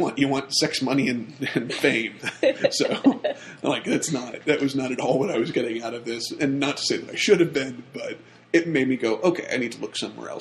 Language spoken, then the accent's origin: English; the South, United States; And first and foremost, I realized I'm a Southerner. I'm really proud to be a Southerner.